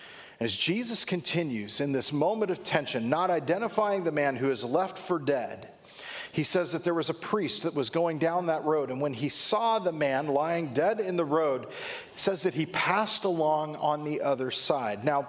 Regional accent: Long Beach, California, United States; we had a conference out in California back where I grew up in Long Beach

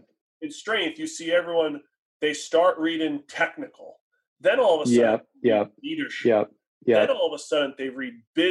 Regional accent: Boston, Massachusetts, United States; I've been at the parades. I'm from Boston.

